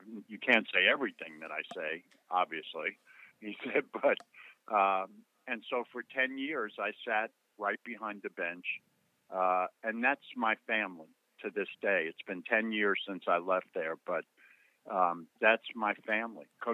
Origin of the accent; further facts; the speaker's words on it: Long Island, New York, United States; My twin brother Mitchie and I grew up on Long Island at a time, because we're very old, at a time when we used to beat the crap out of guys that played golf.